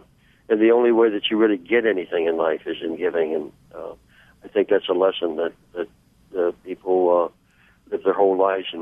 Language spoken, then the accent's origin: English; Dayton, Ohio, United States; I didn't even make it down to my hometown of Dayton.